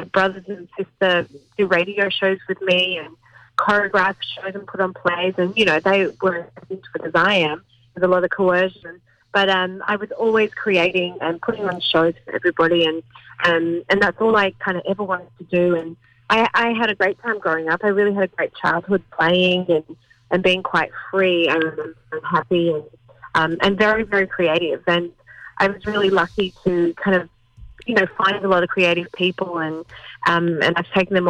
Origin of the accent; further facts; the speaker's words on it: Sydney, New South Wales, Australia; So I'm from Sydney. I grew up in southwest Sydney and I'm the eldest of four children. And my dad's the baby of 10 in a good old Irish Catholic tradition. And so I grew up surrounded by a massive family.